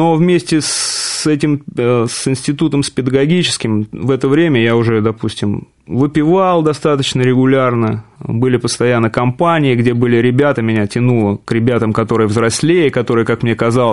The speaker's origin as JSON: {"language": "Russian", "town": "Michurinsk", "region": "Tambov Oblast", "country": "Russia", "tie": "born or raised there", "said": "Я родом из Тамбовской области, из города Мичуринска, знаменитого."}